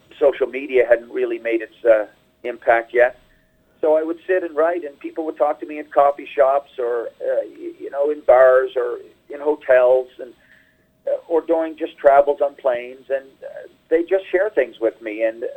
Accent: the Maritimes, Canada; I'm originally from the Maritimes, just gleaning stories and observations from people and place.

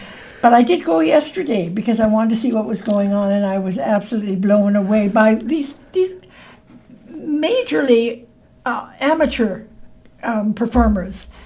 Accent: Hamilton, Ontario, Canada; I grew up in Hamilton, and Kiwanis Festival was part of our life.

